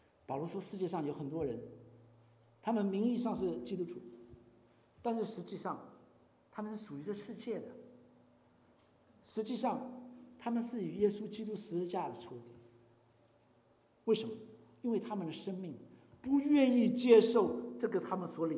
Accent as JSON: {"language": "Chinese", "country": "China", "said": "所以我们中国人也有一句话来形容这样的情况"}